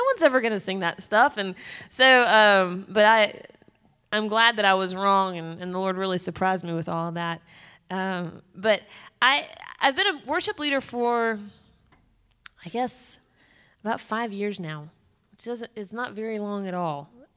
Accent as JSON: {"language": "English", "town": "Spartanburg", "region": "South Carolina", "country": "United States", "said": "I'm from Spartanburg, South Carolina, right down the road from here. But I grew up at Spartanburg High School"}